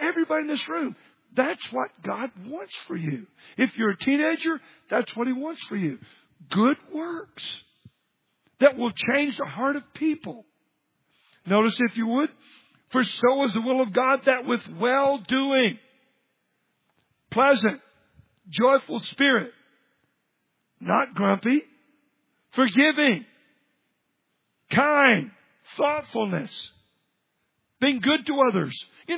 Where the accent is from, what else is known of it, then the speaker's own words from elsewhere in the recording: Dallas, Texas, United States; now in Washington, United States; Well, and many times when I grew up in Dallas, you know, you put your blinker on, people slow down and let you in.